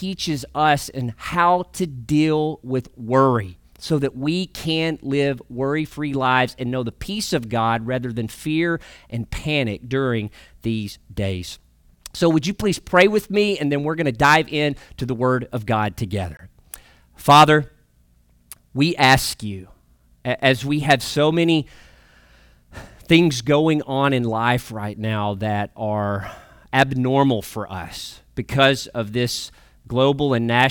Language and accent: English; Arkansas, United States; I grew up in Northeast Arkansas. Our house was situated on about an acre of land, and there were about 100 pine trees that surrounded our house.